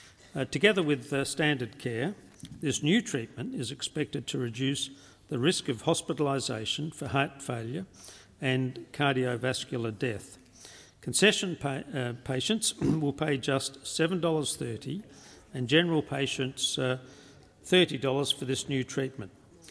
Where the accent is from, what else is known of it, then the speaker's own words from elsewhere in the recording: South Australia, Australia; And in my home state of South Australia, 12 million has been saved on 1 million cheaper scripts.